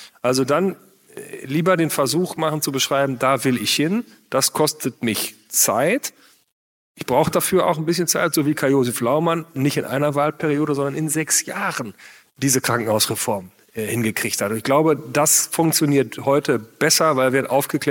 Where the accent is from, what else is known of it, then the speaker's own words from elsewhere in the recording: North Rhine-Westphalia, Germany; Ich bin im Münsterland geboren, aufgewachsen